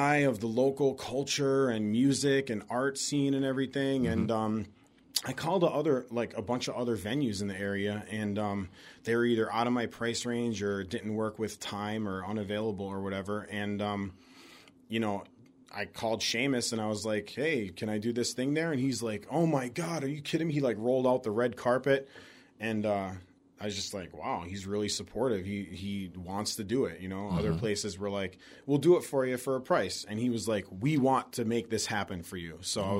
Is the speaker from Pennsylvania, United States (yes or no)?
yes; Scranton, Pennsylvania, United States; I am originally from Pennsylvania, Scranton.